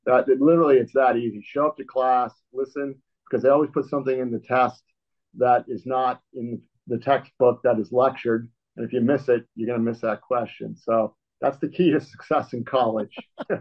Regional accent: Wellesley, Massachusetts, United States; But so I was raised as a Catholic, and I was raised in Wellesley, Massachusetts, which is a suburb of Boston.

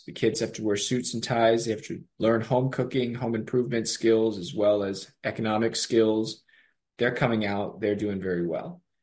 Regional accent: Richmond, Virginia, United States; also born or lived in Rockville, Maryland / Princeton, New Jersey; I was born in Rockville, Maryland, to Chinese immigrant parents, raised in Richmond, Virginia, and then moved to Princeton, New Jersey.

